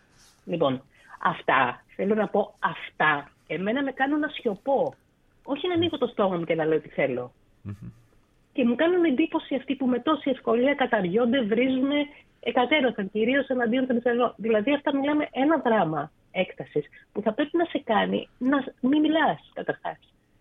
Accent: Greece; Εμείς έχουμε μια τάση λίγο στο δράμα ως Έλληνες.

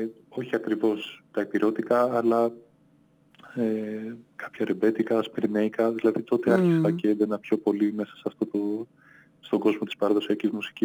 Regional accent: Zakynthos, Ionian Islands, Greece; also born or lived in Athens; Εκεί μεγάλωσα, εκεί γεννήθηκα. Μάλλον γεννήθηκα στην Αθήνα, μεγάλωσα στη Ζάκυνθο. Και εκεί πέρασα τα πρώτα μου χρόνια, ας πούμε, μέχρι τα 18.

